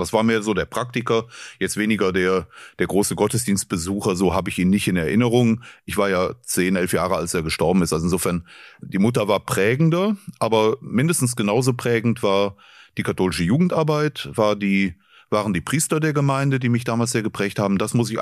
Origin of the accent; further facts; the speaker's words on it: North Rhine-Westphalia, Germany; im Erzbistum Köln zumindest, wo ich groß geworden bin